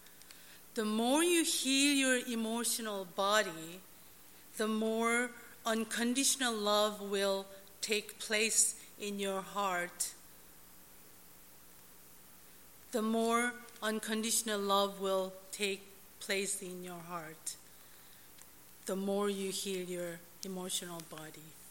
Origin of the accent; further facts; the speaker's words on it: Seoul, South Korea; also born or lived in Toronto; now in Vancouver, Canada; I came to Northwood 3 years ago. I grew up in Seoul, South Korea. I came to Toronto in 1976 and moved to Vancouver in 1991.